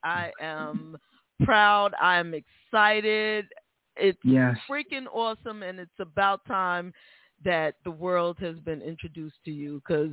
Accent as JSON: {"language": "English", "town": "New York City", "region": "New York", "country": "United States", "said": "I'm from the Bronx, and we did"}